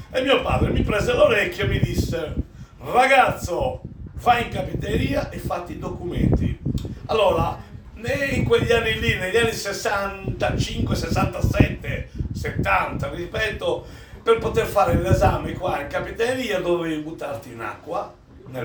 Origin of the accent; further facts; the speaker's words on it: Sant'Antioco, Sardinia, Italy; io in continente non ci vado, preferisco vivere nella mia terra, nella mia amata Sant'Antioco.